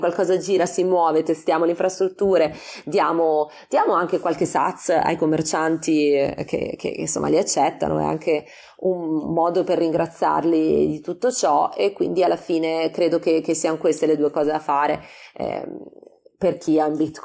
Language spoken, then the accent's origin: Italian; Milan, Lombardy, Italy; io sono milanese e torno spesso a casa